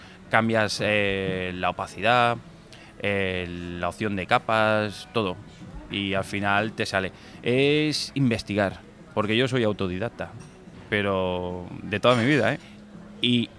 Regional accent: Elche, Valencian Community, Spain; Por mi zona, yo soy de Elche, Alicante

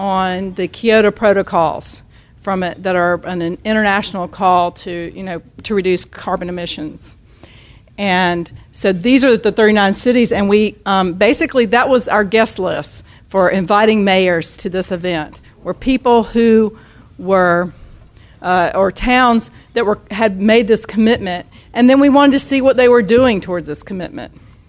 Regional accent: Raleigh, North Carolina, United States; And in Raleigh, since I am from Raleigh, okay, I'm going to just tell us just a teeny bit.

